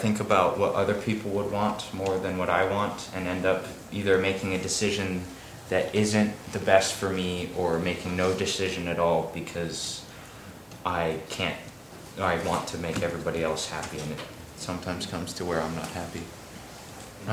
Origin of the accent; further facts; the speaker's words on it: University Place, Washington, United States; I grew up in University Place, Washington, which is near Tacoma, with my sister Casey, who just finished her sophomore year at Boston University, studying anthropology, Spanish, and African studies.